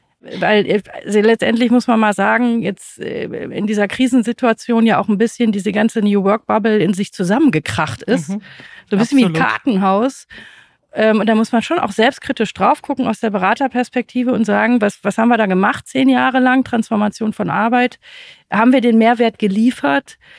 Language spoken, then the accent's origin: German; Rhineland, Germany; ich komme aus dem Rheinland